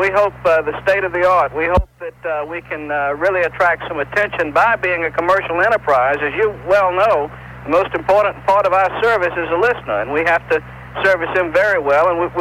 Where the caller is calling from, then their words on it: Opelika, Alabama, United States; Yes, I'm on the line to you from about 40 miles from Warm Springs, Georgia. I'm in Opelika, Alabama, in the middle of beautiful downtown Opelika.